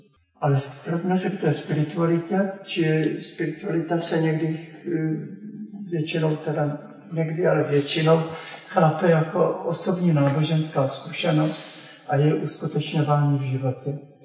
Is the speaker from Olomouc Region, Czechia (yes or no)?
yes; Prostějov, Olomouc Region, Czechia; Pocházím z Prostějova, když jsem tam ještě jezdil k rodičům, když žili za komunismu